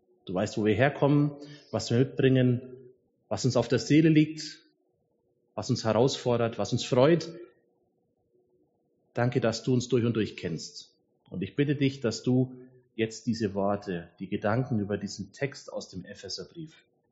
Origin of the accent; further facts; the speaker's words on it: Augsburg, Bavaria, Germany; moved away; Ich habe vor 20 Jahren meine Heimat Augsburg verlassen. Und ich bin für ein halbes Jahr nach Brasilien ausgewandert.